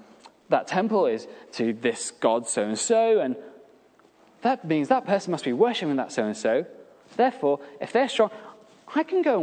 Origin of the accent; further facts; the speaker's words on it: United Kingdom; do here in Britain, we have the sense that we are independent, and it's so entwined in our sense of being British.